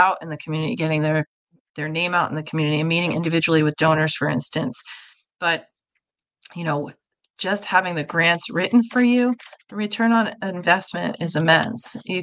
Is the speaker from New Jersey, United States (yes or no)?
no; Boston, Massachusetts, United States; moved away; I am from Boston originally, but I've been here for 22 years.